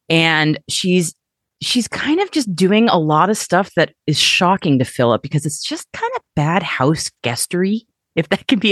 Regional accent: Boston, Massachusetts, United States; Because I'm from Boston. We don't care.

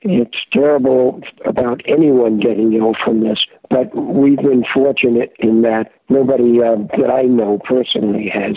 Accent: New York City, New York, United States; You know, kid growing up in the Bronx in a middle-class white Jewish family, you know, you don't hear this kind of music.

